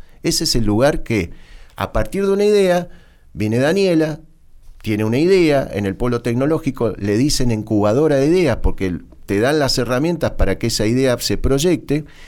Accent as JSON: {"language": "Spanish", "region": "Neuquén", "country": "Argentina", "said": "Eso es neuquino, eso es, somos los neuquinos."}